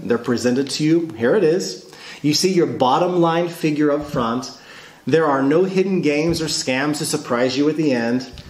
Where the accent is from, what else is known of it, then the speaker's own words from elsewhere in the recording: Houston, Texas, United States; now in Poland; Sorry, I grew up in the Houston suburbs with very few options for transport